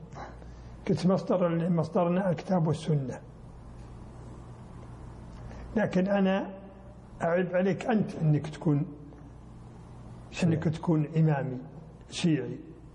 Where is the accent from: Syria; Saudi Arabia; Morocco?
Saudi Arabia; Mecca, Makkah Province; لا، أنا ما من الكويت، أنا من السعودية، ومن البلد الفلاني، من مكة